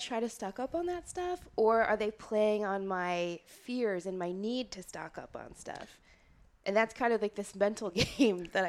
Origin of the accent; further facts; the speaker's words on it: Minnesota, United States; I'm from As Minnesota. All of us, I can say it.